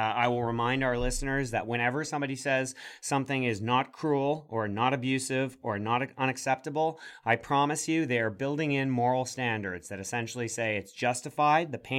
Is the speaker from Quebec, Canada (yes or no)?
yes; Montreal, Quebec, Canada; I'm a native Montrealer. I grew up in Montreal.